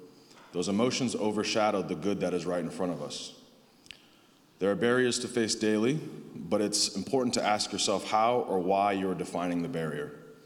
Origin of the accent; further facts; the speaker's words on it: Philadelphia, Pennsylvania, United States; born there; In the quickest way possible, I was born in Philadelphia and adopted. I was adopted into one of the best families. They were all white, they were Mennonites, and there were significant age gaps.